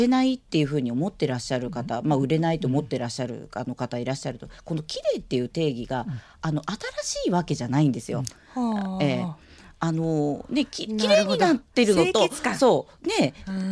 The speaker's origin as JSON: {"language": "Japanese", "town": "Kawasaki", "region": "Kanagawa", "country": "Japan", "said": "まあ、あのまあたまたまちょっと川崎出身なので、"}